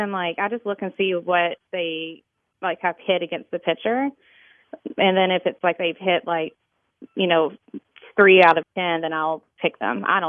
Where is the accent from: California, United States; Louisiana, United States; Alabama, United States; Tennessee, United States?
Tennessee, United States; Nashville; I grew up in Nashville and we don't have any teams other than like Sounds.